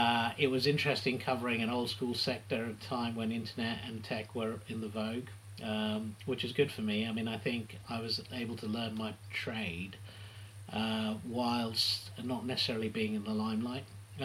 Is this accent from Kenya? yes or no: yes; Kenya; I grew up in Kenya